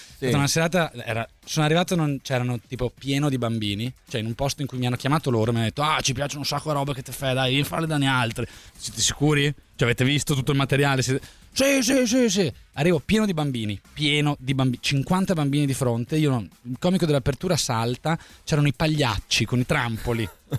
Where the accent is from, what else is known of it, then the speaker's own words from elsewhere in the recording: Albania; now in Rome, Italy; ho cominciato a dire che sono albanese